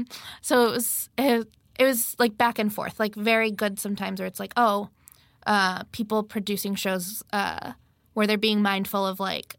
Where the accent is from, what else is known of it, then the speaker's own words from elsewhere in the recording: California, United States; like the community I'm from, like I'm from California, from like a town that's like very like agricultural and like there's like a lot of farm labor.